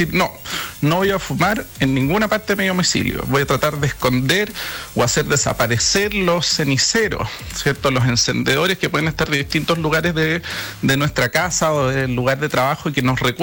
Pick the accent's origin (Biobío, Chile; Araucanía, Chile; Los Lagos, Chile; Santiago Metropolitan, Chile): Araucanía, Chile; Temuco; yo soy de Temuco y pega fuerte en el sur, ¿cierto?